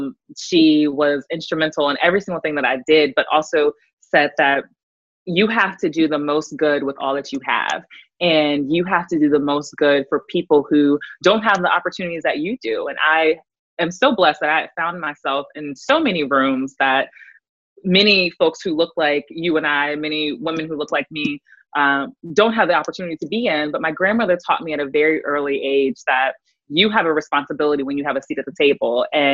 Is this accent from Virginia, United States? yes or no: yes; Virginia, United States; So I grew up in Virginia. I'm actually here right now, sheltering in place with my family, my parents. I grew up in Virginia, daughter of a pastor.